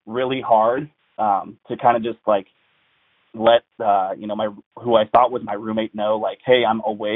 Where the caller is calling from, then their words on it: Columbus, Ohio, United States; I'm calling from Columbus, Ohio.